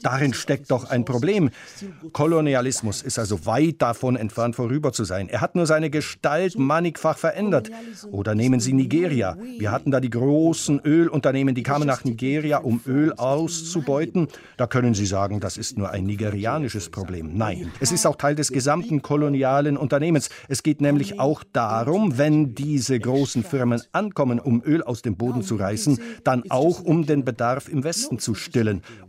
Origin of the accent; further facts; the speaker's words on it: Cameroon; Ich bin in Kamerun aufgewachsen.